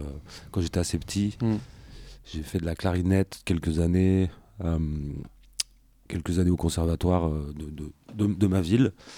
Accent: Fontainebleau, Île-de-France, France; j'ai eu la chance de grandir dans une région à Fontainebleau exactement, non loin de Samois-sur-Seine

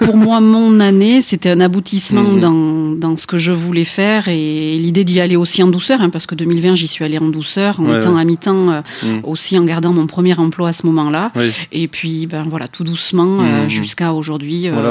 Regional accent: Dax, Nouvelle-Aquitaine, France; Je suis née à Dax, j'ai grandi à Dax

